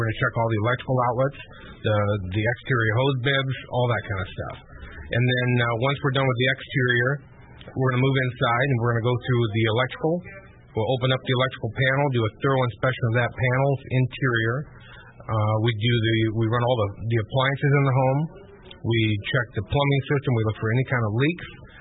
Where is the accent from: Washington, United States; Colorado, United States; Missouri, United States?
Washington, United States; Well, I grew up here in Eastern Washington. I am a native Washingtonian, and I live in Kennewick with my family